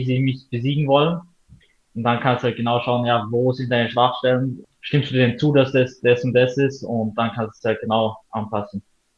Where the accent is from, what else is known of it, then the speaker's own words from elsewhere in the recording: Austria; Als Österreicher finde ich richtig cool.